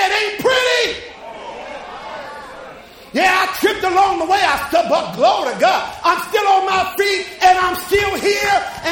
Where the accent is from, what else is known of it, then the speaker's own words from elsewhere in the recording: New Jersey, United States; He knew I was from New Jersey.